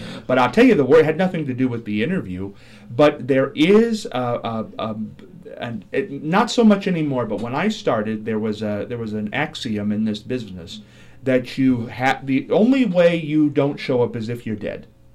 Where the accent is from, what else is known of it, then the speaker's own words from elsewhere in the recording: Marion, Ohio, United States; I am from Marion. I've always stayed in Marion. And my mother was born, they're all Ohio people.